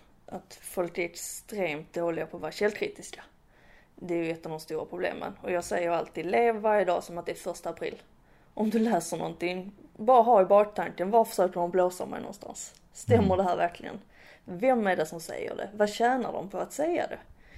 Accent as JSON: {"language": "Swedish", "region": "Skåne", "country": "Sweden", "accent": "Skåne", "said": "Definitivt inte om jag gör det på min skånska."}